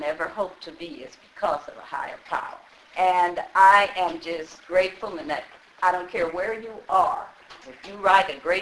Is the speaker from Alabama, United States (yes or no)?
yes; Alabama, United States; I'm from Alabama, and I'm just grateful.